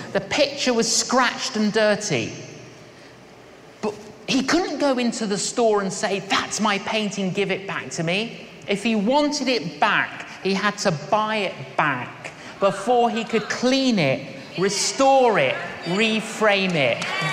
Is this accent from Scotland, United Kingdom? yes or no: no; London, United Kingdom; when I was growing up in London, I was an agnostic. I didn't believe in God.